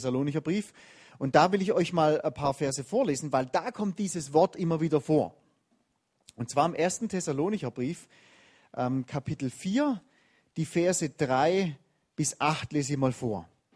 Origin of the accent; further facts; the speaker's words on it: Baden-Württemberg, Germany; weil ich bin ja auch in Baden-Württemberg aufgewachsen.